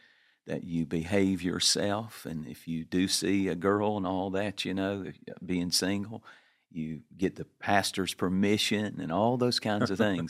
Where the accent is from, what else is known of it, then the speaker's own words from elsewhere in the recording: North Carolina, United States; I was from North Carolina, from Eastern North Carolina.